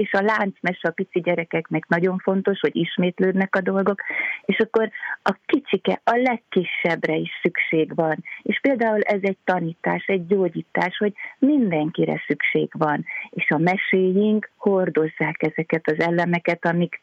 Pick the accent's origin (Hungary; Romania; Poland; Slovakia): Romania; Odorheiu Secuiesc, Harghita; Én Székelyudvarhelyen születtem Erdélyben, hát és így ebben a hangulatban nőttem fel kertben, állatok között